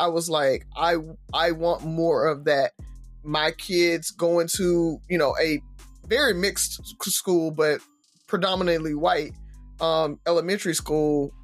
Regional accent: the South, United States; Like, growing up in the South, we might have seen some overt racism a little bit more

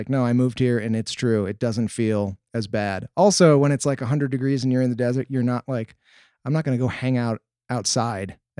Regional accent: Milwaukee, Wisconsin, United States; I grew up in Milwaukee and it was, yeah, like there's no hiding from the humidity.

